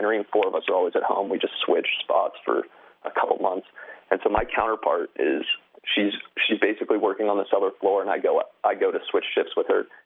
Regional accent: Healdsburg, California, United States; I'm from Healdsburg, so it's right in between the Dry Creek, Alexander Valley, and the Russian River Valley

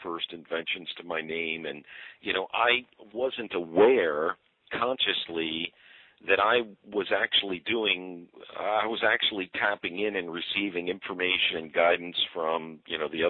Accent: Huntington, New York, United States; I grew up on Long Island, Huntington, and I started life as a fireman, a volunteer fireman.

